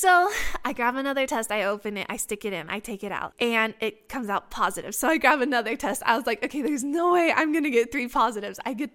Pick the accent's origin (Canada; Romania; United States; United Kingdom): Romania; if you've seen in my previous episode about growing up in Romania, they have a foundation here